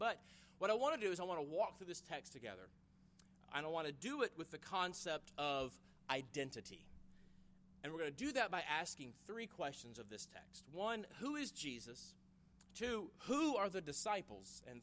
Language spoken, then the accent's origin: English; Memphis, Tennessee, United States; also born or lived in Germantown; now in Boston, United States; So I'm a Memphis boy. I was born in Memphis, went to high school in Germantown.